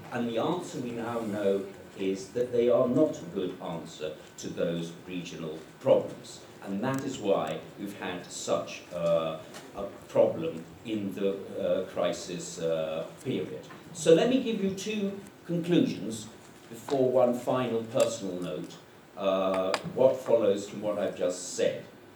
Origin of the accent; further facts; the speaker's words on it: United Kingdom; I grew up in Britain in the 1970s